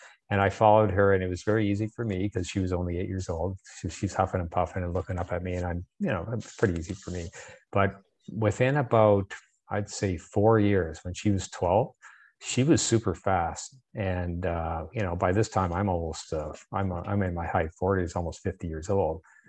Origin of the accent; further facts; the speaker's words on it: Windsor, Ontario, Canada; I grew up in a place called Windsor, Ontario, which is sort of west of Toronto, smaller town. And I lived there till I was about 8 years old.